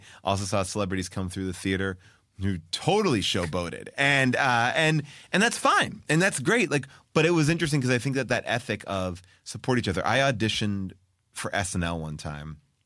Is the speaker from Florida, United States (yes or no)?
no; New York, United States; I'm from New York. I do it like this. I'm from this.